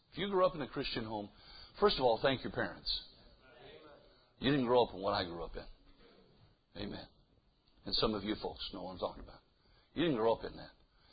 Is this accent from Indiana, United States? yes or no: yes; Marion, Indiana, United States; I was born and raised over in Marion, Indiana, about 400 miles east of here.